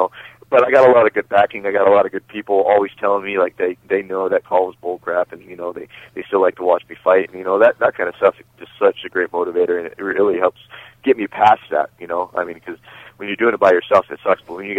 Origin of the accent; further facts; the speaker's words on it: Seattle, Washington, United States; I mean, it's in my hometown in Seattle, Washington.